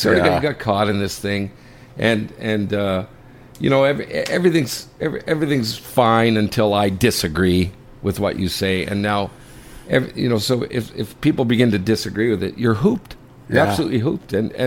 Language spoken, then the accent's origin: English; Canada; we're Canadian